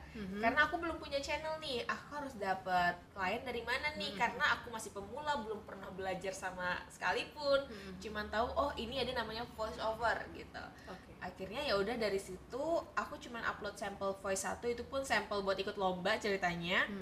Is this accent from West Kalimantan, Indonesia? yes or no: yes; Nanga Pinoh, West Kalimantan, Indonesia; Kalau di daerah aku di Nangapino, Kalimantan Barat